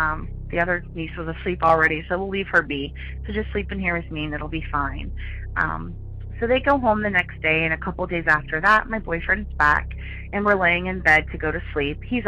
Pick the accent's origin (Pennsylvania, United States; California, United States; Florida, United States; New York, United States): Florida, United States; Jacksonville; I'm from Jacksonville, Florida.